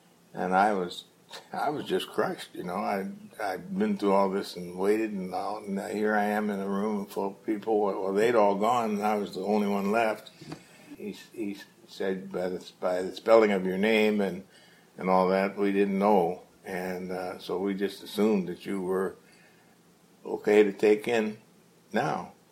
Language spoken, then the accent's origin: English; Dayton, Ohio, United States; So I was born in Cincinnati, but my home was really Dayton.